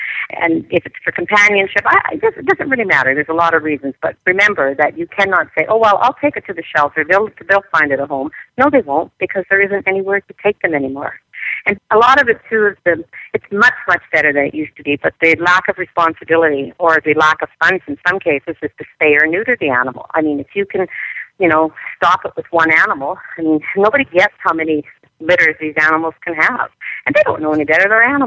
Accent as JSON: {"language": "English", "country": "Canada", "said": "I am a Canadian, and I sit on the board of the Edmonton Humane Society"}